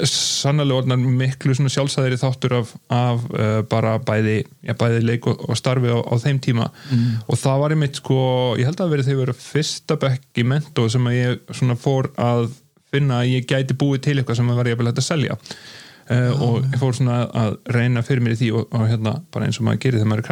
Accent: Hvanneyri, Western Region, Iceland; upp í Borgarfirði og var þar hérna fyrst í sem sagt, grunnskóla á Hvanneyri

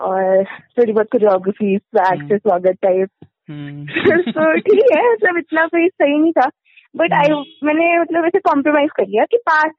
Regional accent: Amritsar, Punjab, India; लोगों को पता है कि नहीं कि मैं अमृतसर से हूँ

